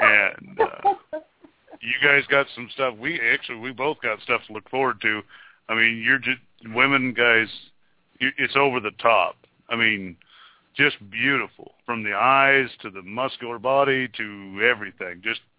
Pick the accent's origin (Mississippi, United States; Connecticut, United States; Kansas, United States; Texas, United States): Kansas, United States; I'm from Kansas, so, you know, I call everybody young lady.